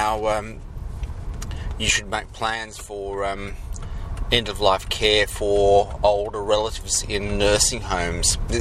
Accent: Australia; Do I have pride about being an Australian? Not really.

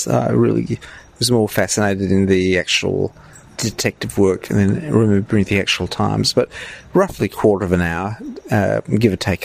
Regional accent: Australia; accent: Australian; I'm giving an Australian pronunciation, I very rarely get to say these words in common conversations out here

